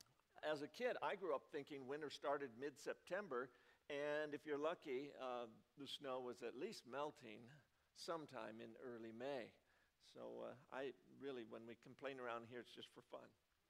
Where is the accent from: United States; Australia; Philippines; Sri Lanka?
United States; also born or lived in South Dakota; I grew up on the American Indian Reservation. My father was a social worker for the Bureau of Indian Affairs, and so there I was. I was the only white kid in the whole school